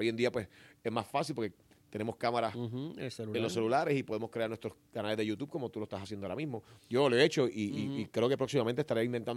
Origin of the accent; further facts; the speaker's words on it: Mexico; accent: Mexican; Yo ya había llegado recién de México con, uh-huh, mi acento mexicano